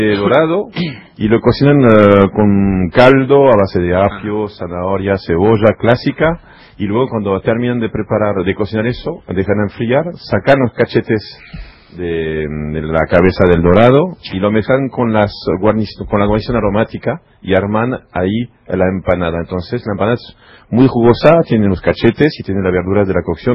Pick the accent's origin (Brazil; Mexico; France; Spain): France; now in Argentina; Yo soy más argentino que francés en tiempo pasado en Argentina.